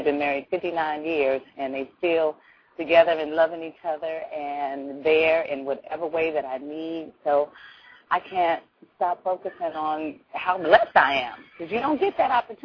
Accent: Los Angeles, California, United States; I'm from South Central, you know

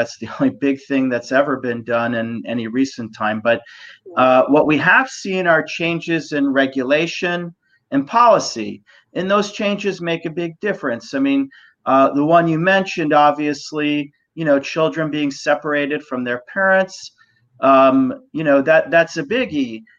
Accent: Chicago, Illinois, United States; now in Southern California, United States; Like I told you, I live in Southern California. I'm originally from Chicago. So to me, it's relatively warm.

